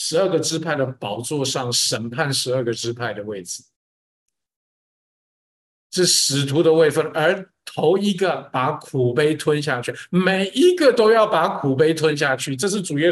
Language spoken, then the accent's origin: Chinese; China; 那是我们中国人祝寿的时候，寿比南山，福如东海